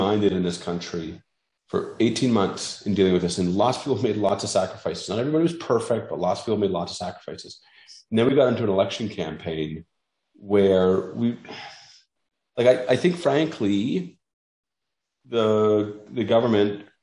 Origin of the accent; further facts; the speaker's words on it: North Bay, Ontario, Canada; I grew up in North Bay, which is a town of 50, 60,000 people, but it's, you know, it's Northern Ontario, a great place.